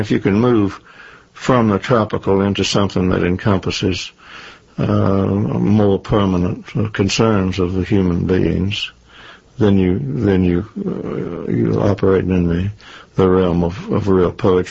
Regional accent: the South, United States; I'm a Southerner

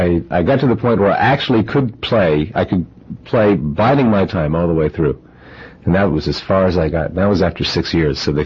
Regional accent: Philadelphia, Pennsylvania, United States; also born or lived in New Mexico; I grew up mainly in Philadelphia, but I spent some years in New Mexico and continued.

